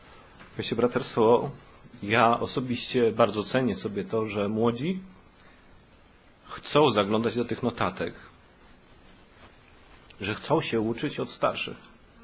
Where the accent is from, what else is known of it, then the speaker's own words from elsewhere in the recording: Białystok, Podlaskie Voivodeship, Poland; urodziłem się w Białymstoku, tam dorastałem.